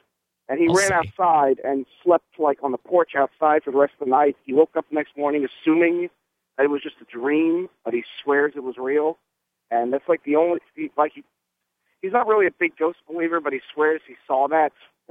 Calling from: New York City, New York, United States; calling from New York City.

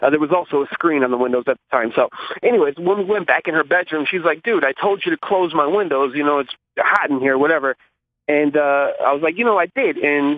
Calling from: Milwaukee, Wisconsin, United States; Hey, it's … in Milwaukee.

